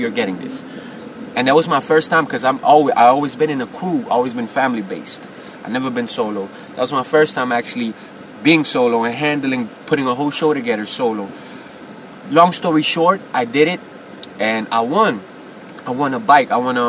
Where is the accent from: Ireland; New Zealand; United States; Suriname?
Suriname; I'm from Suriname. Suriname, that's in South America, right above Brazil. Small country. We speak Dutch out there